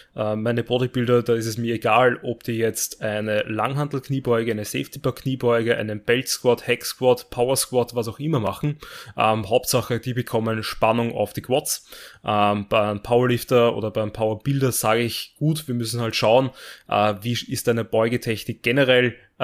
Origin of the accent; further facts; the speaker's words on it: Austria; oder eben bei uns in Österreich